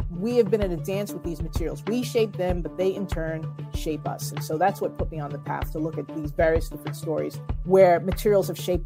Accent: New Jersey, United States; I liken it to my home state of New Jersey, because both New Jersey and material science have been overshadowed by their neighbors.

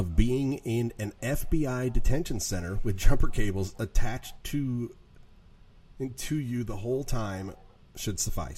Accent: Midwest, United States; now in Illinois, United States; Yeah, from the Midwest

